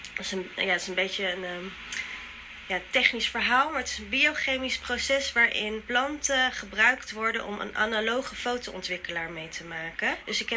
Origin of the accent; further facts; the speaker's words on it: The Hague, South Holland, Netherlands; ik kom uit Den Haag